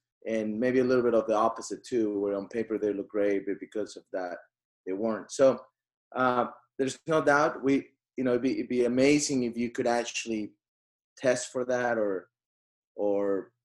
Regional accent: Mexico; English is a second language; I always, maybe it's growing up in Mexico, maybe it's growing up with not everything given to me, or, you know, middle class, normal

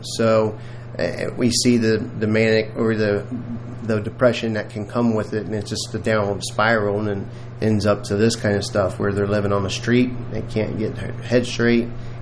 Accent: Cincinnati, Ohio, United States; My wife and I both born and raised in Cincinnati.

